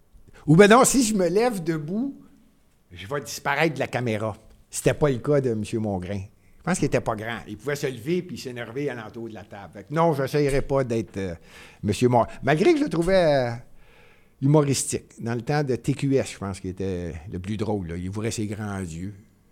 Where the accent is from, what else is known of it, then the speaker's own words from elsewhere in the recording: Montreal, Quebec, Canada; Moi, je suis Montréalais. Je suis né à Montréal, mon grand-père, mon père, tous nés à Montréal